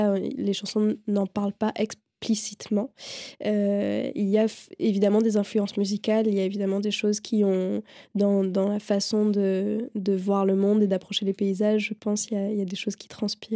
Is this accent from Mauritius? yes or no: yes; Mauritius; moved away as an adult; now in France; Donc, je suis partie de Maurice à 18 ans après avoir eu mon bac pour faire mes études en France au départ.